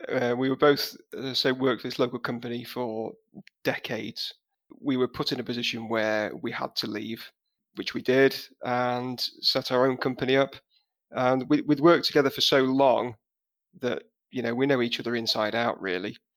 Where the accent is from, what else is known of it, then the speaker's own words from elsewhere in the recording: Nottingham, East Midlands, United Kingdom; I grew up in Nottingham. My family is still down there.